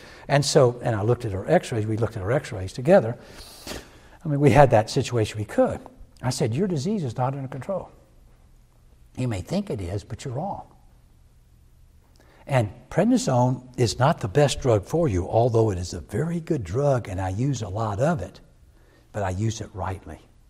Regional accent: South Carolina, United States; You don't know where that is, maybe, but I'm from South Carolina

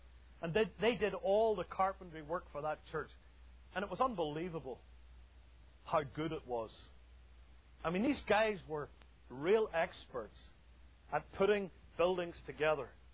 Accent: United Kingdom; I grew up in the United Kingdom calling a carpenter a joiner.

